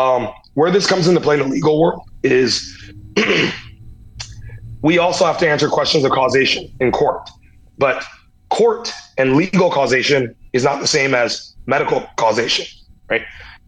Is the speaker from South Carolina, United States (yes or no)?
no; Louisiana, United States; And I'm some dude from Louisiana who did 6 months of ortho at most.